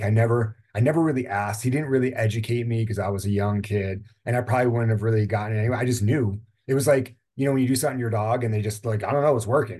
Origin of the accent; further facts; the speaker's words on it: Newburgh, New York, United States; So I was a little lucky where growing up in Newburgh, New York